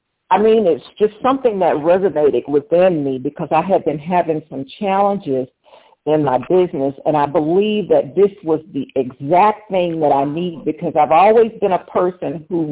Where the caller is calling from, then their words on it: North Carolina, United States; I'm actually calling from North Carolina.